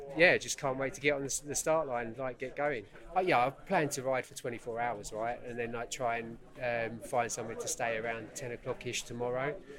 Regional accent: London, United Kingdom; I'm from London.

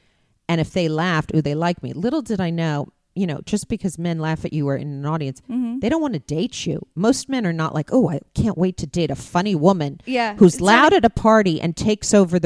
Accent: Beverly Hills, California, United States; growing up in Beverly Hills, which is so nothing.

